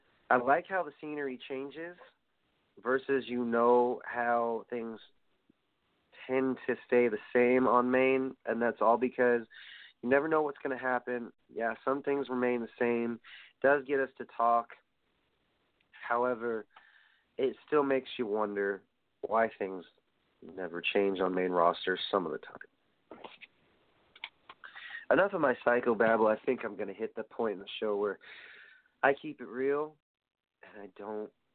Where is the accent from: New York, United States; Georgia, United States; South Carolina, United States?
New York, United States; there's already plans for WrestleMania 35 next year in my hometown in New York.